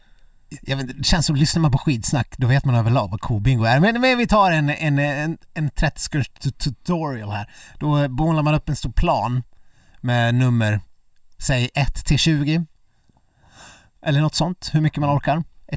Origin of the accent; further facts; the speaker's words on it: Dalarna County, Sweden; jag är från Ludvika kommun, va?